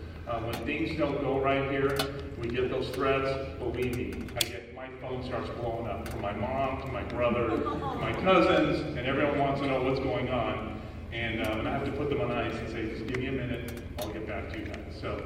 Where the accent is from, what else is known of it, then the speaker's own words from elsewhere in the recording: Oklahoma, United States; I didn't even know where that was until they sent me up there because I grew up in Oklahoma.